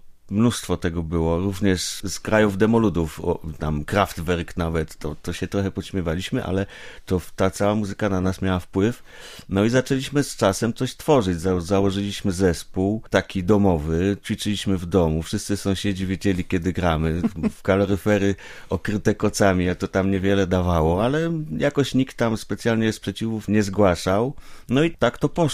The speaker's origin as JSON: {"language": "Polish", "town": "Bydgoszcz", "region": "Kuyavian-Pomeranian Voivodeship", "country": "Poland", "said": "No ja się zgadzam, bo też pochodzę z Bydgoszczy."}